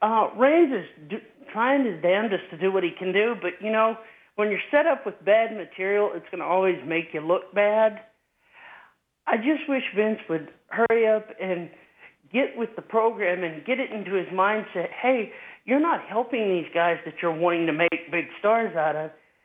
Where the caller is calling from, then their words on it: Arkansas, United States; from Arkansas.